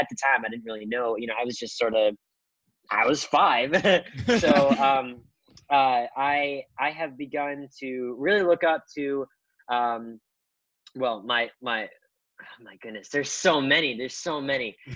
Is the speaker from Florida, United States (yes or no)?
yes; Orlando, Florida, United States; I went into a community theater called the Magic Curtain in Orlando, Florida. That's where I'm from. I'm from Florida.